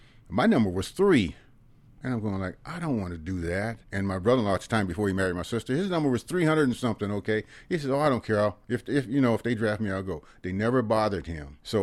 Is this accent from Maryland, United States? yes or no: no; Fresno, California, United States; But as a black person growing up in West Fresno, when you got a new pair of shoes, which you earned